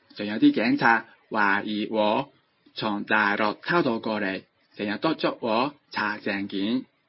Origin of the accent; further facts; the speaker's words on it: Osaka, Japan; Chinese is a second language; moved away as an adult; also born or lived in Taiwan / China / Malaysia; now in Hong Kong; 我在大阪长大的，从21岁开始分别在台湾、香港、中国内地、马来西亚生活，到现在已经超过20多年了。